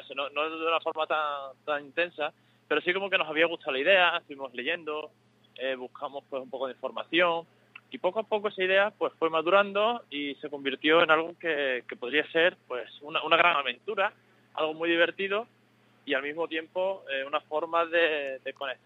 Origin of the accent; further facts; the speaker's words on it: Seville, Andalusia, Spain; Bueno, pues soy de Sevilla, nací en los 80